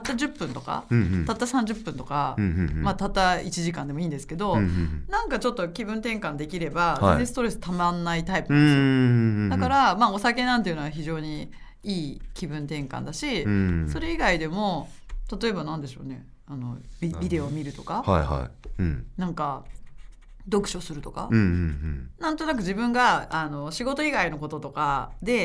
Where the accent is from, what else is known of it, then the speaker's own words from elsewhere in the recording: Tokyo, Japan; now in Shanghai, China; 私東京なんですけどね